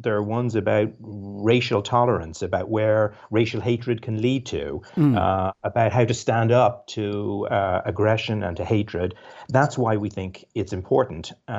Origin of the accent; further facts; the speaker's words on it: Ireland; now in United States; I'm actually originally from Ireland